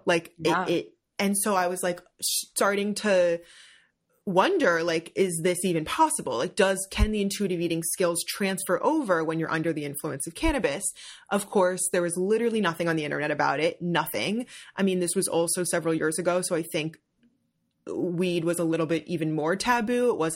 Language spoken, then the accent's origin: English; New Jersey, United States; Like I grew up in Jersey.